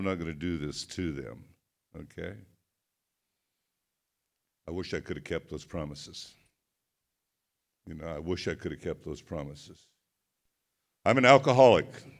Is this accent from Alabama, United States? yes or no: no; Redmond, Oregon, United States; I hail from Redmond, Oregon.